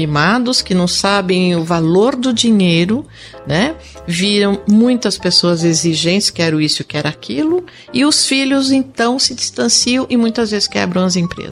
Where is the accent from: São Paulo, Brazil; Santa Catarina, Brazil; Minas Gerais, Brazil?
São Paulo, Brazil; Franca; E eu sou de Franca, sou do interior, e quando eu vim estudar em São Paulo